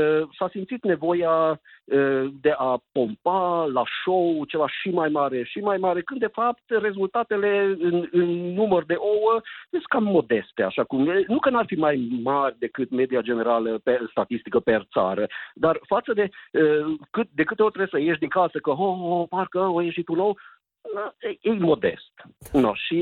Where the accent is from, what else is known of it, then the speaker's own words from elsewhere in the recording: Transylvania, Romania; Suntem ardeleni, înțelegem lucrurile.